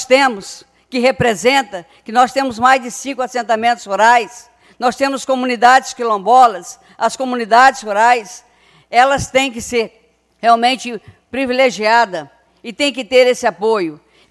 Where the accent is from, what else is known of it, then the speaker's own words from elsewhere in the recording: Minas Gerais, Brazil; Eu sou de Minas. A minha região ali era próxima a Anchieta para mim.